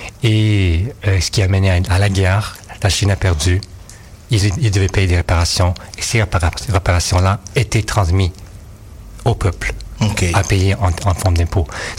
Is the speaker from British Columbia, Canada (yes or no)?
yes; Vancouver, British Columbia, Canada; now in Montreal, Canada; d'origine poissonnaise, cantonaise, pourrait dire chinoise, de quatrième génération, basé à Montréal depuis 15 ans. Je suis originaire de Vancouver.